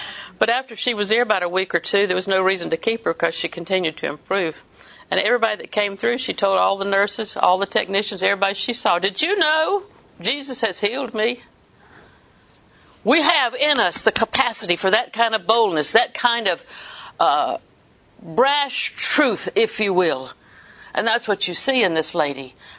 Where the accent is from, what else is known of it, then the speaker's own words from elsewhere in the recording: Auburndale, Florida, United States; Now, Lakeland, I'm from Auburndale.